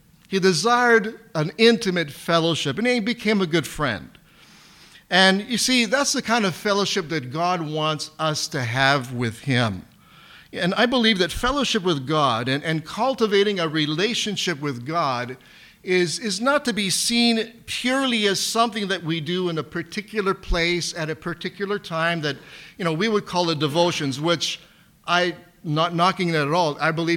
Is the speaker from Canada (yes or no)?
yes; Canada; because I was born here. I'm Canadian. Though I speak Italian, I learned Italian in high school.